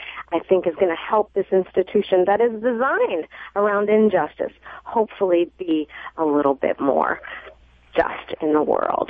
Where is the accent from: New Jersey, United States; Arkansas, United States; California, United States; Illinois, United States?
New Jersey, United States; It's because I'm from Jersey. I talk fast.